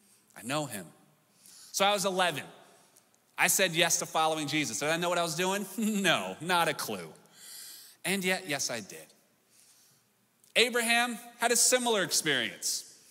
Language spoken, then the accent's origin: English; the South, United States; Hey, also, I'm from the South, so there's no invisible wall here.